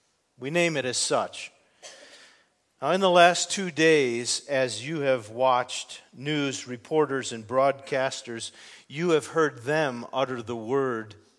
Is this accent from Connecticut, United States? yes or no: yes; Connecticut, United States; it occurred a little more than 10 miles from my house where I grew up in Connecticut, and it is everything that you've heard described, a beautiful, little, quiet, peaceful town.